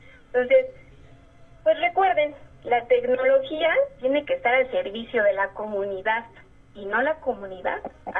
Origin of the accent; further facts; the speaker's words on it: Mexico; si algo nos caracteriza como sociedad mexicana es la solidaridad.